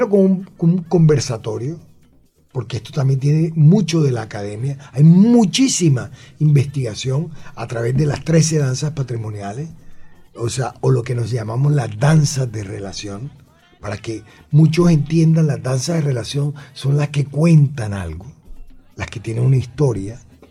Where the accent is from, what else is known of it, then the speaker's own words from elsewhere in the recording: Barranquilla, Atlántico, Colombia; Yo como barranquillero, como director del carnaval